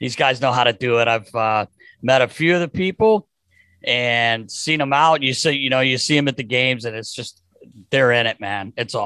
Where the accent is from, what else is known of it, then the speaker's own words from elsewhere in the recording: United States; That's my hometown, baby.